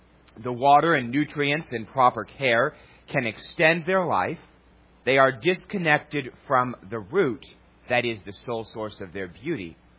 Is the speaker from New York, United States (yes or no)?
yes; New York City, New York, United States; As many of you know, I grew up in Astoria, which is a neighborhood in New York City.